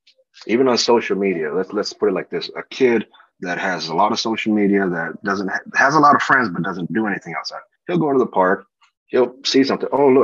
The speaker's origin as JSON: {"language": "English", "region": "Mexico City", "country": "Mexico", "said": "I'm from Mexico City, but my family, my grandfather, they grew up in a smaller town"}